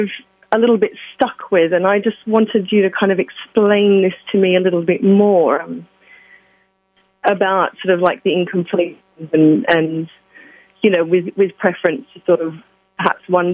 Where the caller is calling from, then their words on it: London, United Kingdom; I'm calling from London.